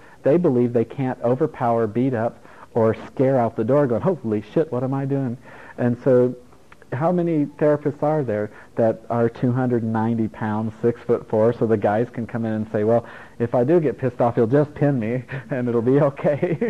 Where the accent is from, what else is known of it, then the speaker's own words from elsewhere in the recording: Italy; now in United States; and I grew up in Italy, yeah.